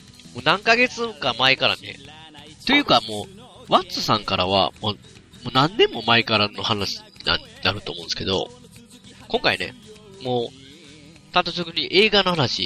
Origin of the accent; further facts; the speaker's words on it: Kansai, Japan; まあ、僕関西ですけど